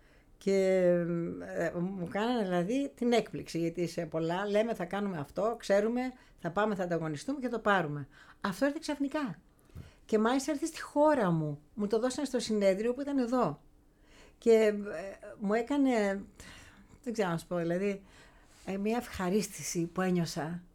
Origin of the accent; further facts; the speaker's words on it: Thermo, Western Greece, Greece; Καταρχήν έχω ξεκινήσει από τα καπνά, ναι, κάνοντας καπνά στο χωριό μου στο Θέρμο.